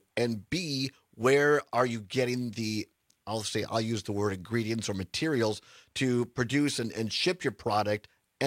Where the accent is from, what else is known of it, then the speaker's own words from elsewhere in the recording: Richland Center, Wisconsin, United States; I grew up in Richland Center, Wisconsin, a town of 5,000 people.